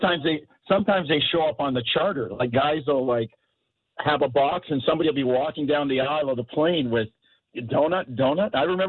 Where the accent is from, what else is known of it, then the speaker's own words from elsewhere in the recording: New York, United States; Deitch is touching my nerve as a New Yorker